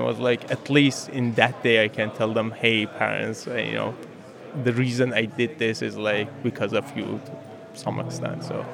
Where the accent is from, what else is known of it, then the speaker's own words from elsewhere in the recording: Iran; English is a second language; moved away as an adult; now in Austin, United States; I'm from Iran. I'm a student. I'm not a terrorist. I'm not scary.